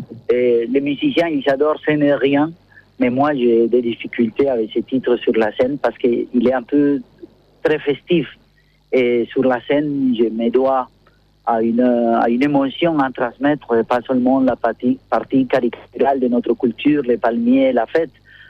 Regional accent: Buenaventura, Valle del Cauca, Colombia; born there; French is a second language; Bien que je suis né en Colombie et que je suis né dans une île qui s'appelle Buenaventura

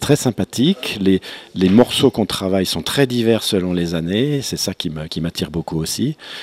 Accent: Pau, Nouvelle-Aquitaine, France; De Pau, en France, dans les Pyrénées.

